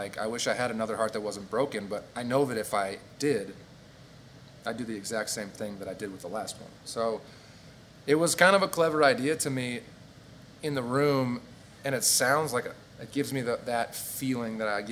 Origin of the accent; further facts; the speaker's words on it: Kalamazoo, Michigan, United States; also born or lived in Chicago; I was born in Chicago and grew up in Kalamazoo. Kalamazoo is halfway between Chicago and Detroit, to give you a little context.